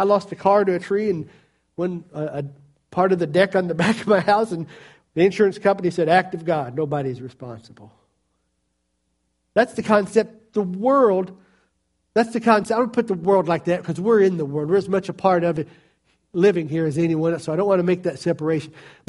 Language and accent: English; Virginia, United States; When I grew up in Virginia, a rod and a staff meant you're going to get a whooping.